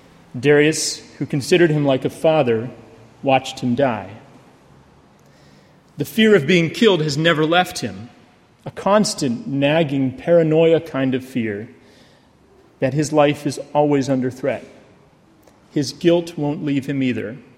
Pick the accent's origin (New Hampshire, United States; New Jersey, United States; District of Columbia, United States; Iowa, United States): New Hampshire, United States; She was not from New Hampshire, the place I'd always intended to return on graduation. She was not even from the United States